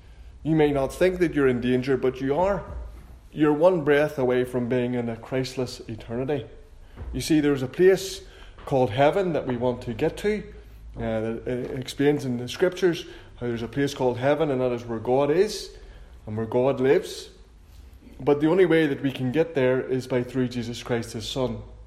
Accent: Dundonald, Northern Ireland, United Kingdom; born there; This was 1985, that was over 30 years ago, where I was born in Dundonald.

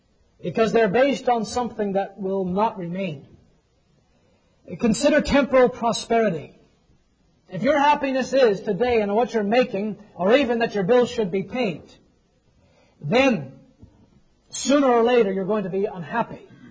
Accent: Toronto, Ontario, Canada; as a young hockey fan growing up in Toronto

